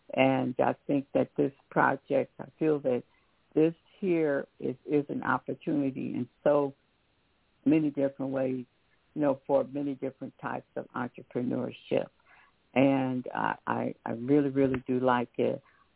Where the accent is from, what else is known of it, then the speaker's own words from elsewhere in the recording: Detroit, Michigan, United States; growing up in Detroit, part of the time, you know, I can remember as a young, you know, as a kid